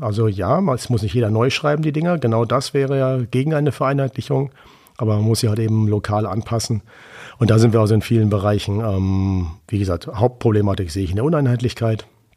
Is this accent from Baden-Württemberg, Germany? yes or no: yes; Calw, Baden-Württemberg, Germany; meine Heimat Calw